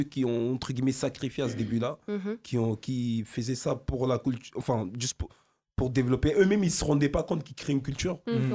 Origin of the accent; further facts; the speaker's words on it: Spain; j'ai grandi en Espagne.